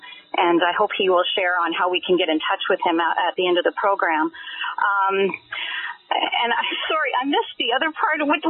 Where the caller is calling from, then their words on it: Toronto, Ontario, Canada; I'm calling from Toronto.